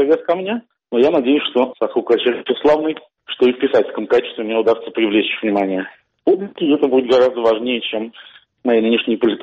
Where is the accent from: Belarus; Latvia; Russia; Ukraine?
Russia; born there; я родился в России, я и патриот